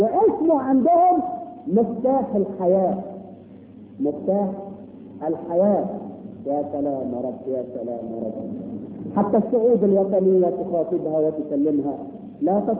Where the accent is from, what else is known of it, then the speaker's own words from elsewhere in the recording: Egypt; احنا كمصريين